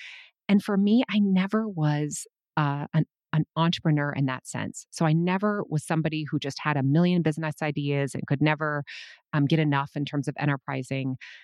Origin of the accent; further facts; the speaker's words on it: Minnesota, United States; born there; So I was born in 1974. And I was born in Minnesota, and my childhood was, you know, a lot of sort of a typical childhood